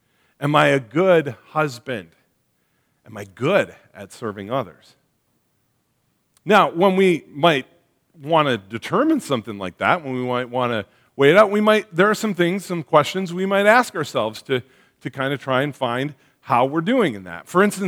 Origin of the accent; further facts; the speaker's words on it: Wisconsin, United States; Like being born a man, being a son, growing up in the Fox Valley, things like that that I could add to it, right?